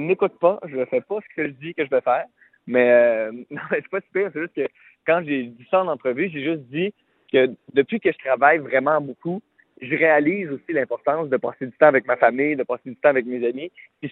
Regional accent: Laval, Quebec, Canada; je m'en vais à Laval, là où j'ai grandi, mon village, et je m'en vais chez ma mère, chez mes parents.

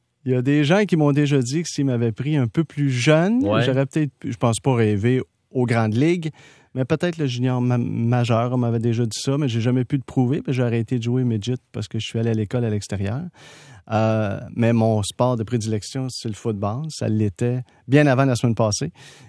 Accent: Saint-Lambert, Quebec, Canada; also born or lived in Candiac / Toronto; Alors, on est arrivé sur la rive sud de Montréal. Et j'ai grandi à Candiac jusqu'à 10 ans, grandi à Saint-Lambert ensuite. Et adulte, avec ma famille, ma femme, j'ai vécu à Candiac et à Saint-Lambert, avec un passage à Toronto au tournant du siècle entre les deux

